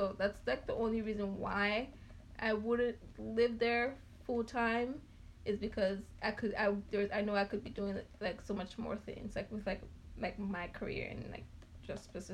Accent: Nigeria; I grew up in Nigeria.

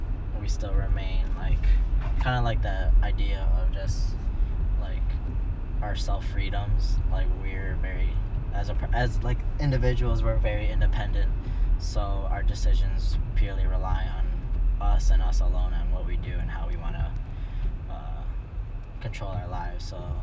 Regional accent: Chicago, Illinois, United States; Born and raised in Chicago. Kind of live on the south side or near south side.

